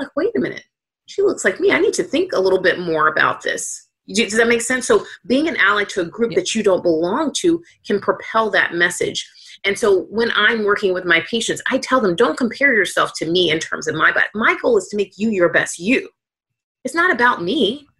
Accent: Atlanta, Georgia, United States; I mean, I grew up in Southwest Atlanta, and what I do have, the reason why I'm bringing that back up again is because where I grew up, the zip code I grew up in has more Black doctors per capita than anywhere else in the entire United States

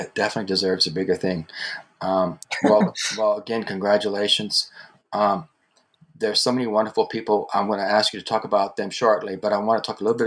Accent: New Orleans, Louisiana, United States; moved away; I grew up in Louisiana. The culture shifts from region to region in the country, but it happens every single place. I want to tell you, when I moved from New Orleans to New York, I thought, oh, New York is going to be so open and welcoming.

